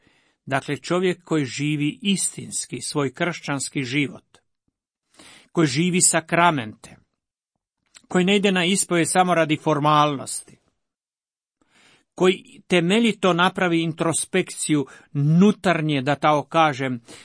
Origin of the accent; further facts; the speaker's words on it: Dalmatia, Croatia; ono što bi rekli kod nas u Dalmaciji